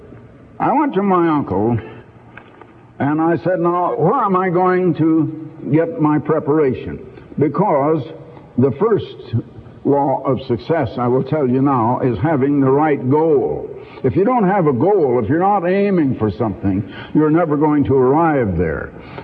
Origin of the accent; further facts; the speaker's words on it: Iowa, United States; I was born and raised in Iowa, which we Iowans, we Hawkeyes, used to like to claim was the most American state of all the states.